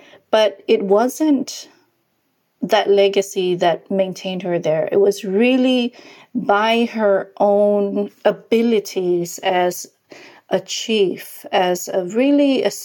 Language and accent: English; Savai'i, Samoa; I was born and brought up in Savai'i, which is the bigger island in Samoa. I was raised by a woman high chief.